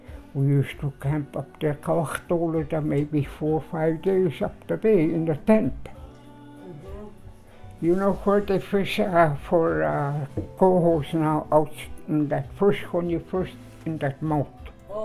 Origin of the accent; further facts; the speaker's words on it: English Bay, Alaska, United States; born there; Mostly I spent my time in English Bay. That's where I was born. And I know like me, I was born in English Bay.